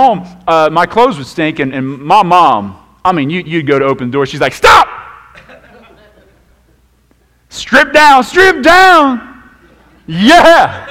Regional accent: Wilmington, Ohio, United States; I grew up in Wilmington. There's farmers everywhere.

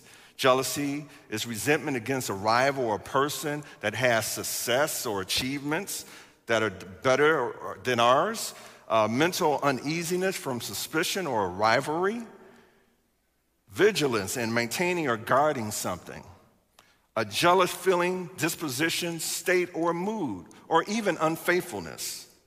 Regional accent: Chicago, Illinois, United States; I'm from Chicago.

